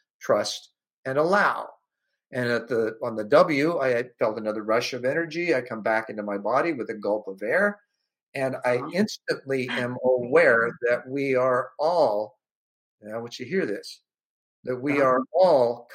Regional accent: Alexandria, Indiana, United States; Alexandria, Indiana, originally. I was born in Indianapolis, orphaned at birth, adopted at 6 weeks.

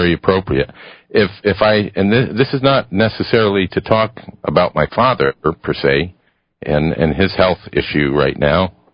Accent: Ohio, United States; And Edison was from my home state of Ohio.

